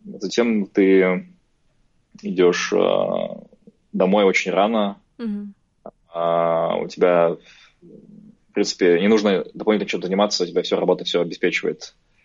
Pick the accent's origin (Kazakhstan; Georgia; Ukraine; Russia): Kazakhstan; Мы же, казахи, привыкли к потрясениям